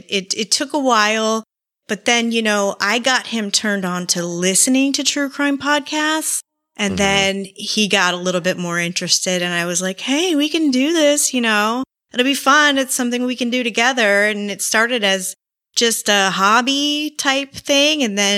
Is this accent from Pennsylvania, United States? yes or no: no; Florida, United States; Florida native.